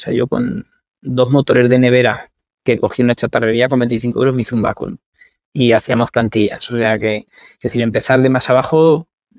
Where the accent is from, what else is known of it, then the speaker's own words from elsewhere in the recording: Spain; moved away; cuando yo salí de España